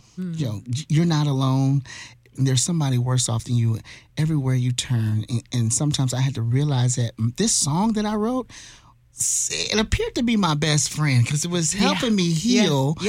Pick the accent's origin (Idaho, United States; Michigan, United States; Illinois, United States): Illinois, United States; Chicago; also born or lived in Virginia; I'm originally from Virginia, but I was raised in Chicago.